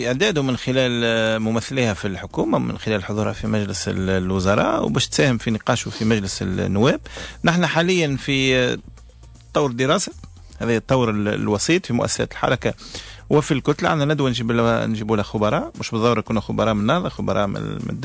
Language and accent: Arabic; Tunisia; ان نحن كتونسيين قاسين ياسر لانفسنا